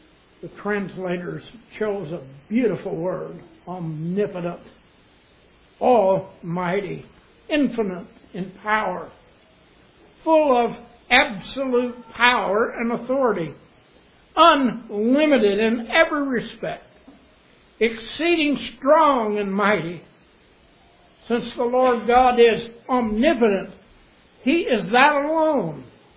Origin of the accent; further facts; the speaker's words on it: Arkansas, United States; now in Alaska, United States; We don't see that much here in Alaska. Back where I grew up in Arkansas, you'd see the lightning flash